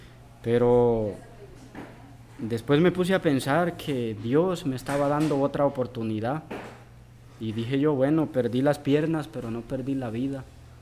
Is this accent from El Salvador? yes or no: yes; El Salvador; now in Monterrey, Mexico; Les dije, soy del Salvador. Y pues no tengo a nadie.